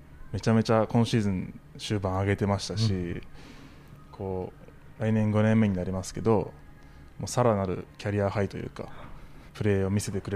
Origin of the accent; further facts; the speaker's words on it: Saitama, Japan; now in Kashima, Japan; 埼玉です。